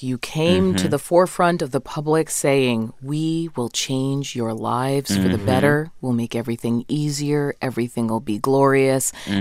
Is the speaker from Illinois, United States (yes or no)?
no; Massachusetts, United States; I'm from Massachusetts.